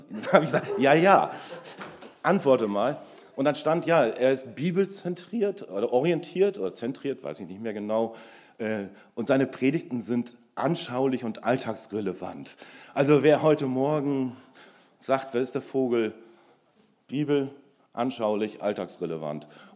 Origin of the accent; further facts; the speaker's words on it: Lower Saxony, Germany; Ich stelle mich kurz vor. Ich komme aus der Lüneburger Heide.